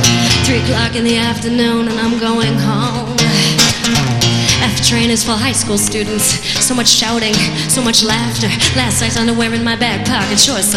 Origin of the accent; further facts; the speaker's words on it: Buffalo, New York, United States; Take it from me, I'm from Buffalo.